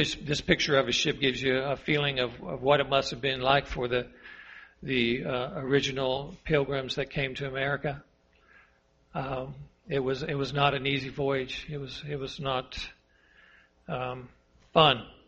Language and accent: English; United States; You know, I feel so fortunate to be an American. I love being American.